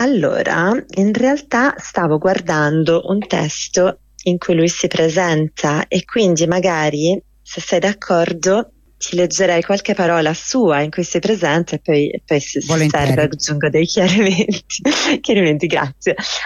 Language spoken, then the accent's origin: Italian; Gaza, Gaza Strip, Palestine; Sono nato palestinese a Gaza, non l'ho scelto. Sono cresciuto in una grande famiglia povera